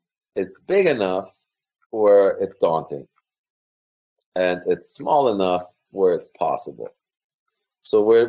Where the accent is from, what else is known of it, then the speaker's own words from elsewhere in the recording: Germany; So for me, I grew up in Germany, and I was always very avid about sport.